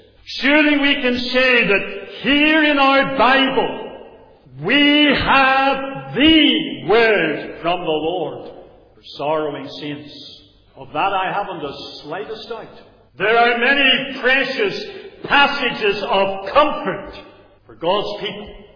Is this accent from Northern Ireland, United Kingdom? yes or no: yes; Northern Ireland, United Kingdom; I was brought up in Presbyterianism, and I sat there Sunday after Sunday, year in and year out, in different Presbyterian churches in County Down